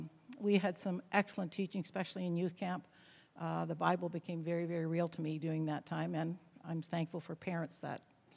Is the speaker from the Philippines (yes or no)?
no; Deborah, Ontario, Canada; also born or lived in Espanola; Well, I grew up in Deborah, basically. We moved there when I was maybe 4 years old. I was born in Espanola. My parents had a farm there.